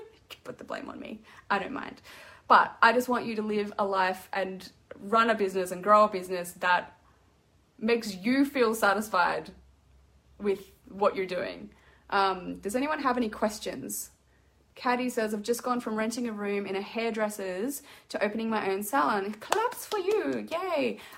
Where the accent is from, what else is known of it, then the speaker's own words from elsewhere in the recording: Darwin, Northern Territory, Australia; born there; I was born in Darwin, but I haven't been there for a really long time.